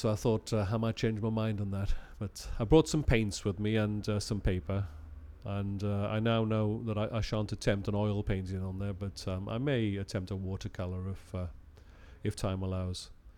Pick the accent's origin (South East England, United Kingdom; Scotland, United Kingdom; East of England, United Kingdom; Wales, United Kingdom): Wales, United Kingdom; Ystrad Mynach; also born or lived in London; I was born in Australia. I was born in Krakow, but I spent most of my early childhood in a place called Ystrad Mynach, which is sort of Mig Glamorgan.